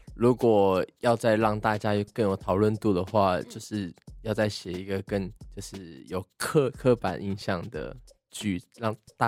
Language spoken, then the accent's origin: Chinese; Taoyuan, Taiwan; 因为我是桃园人啊，所以我在想啊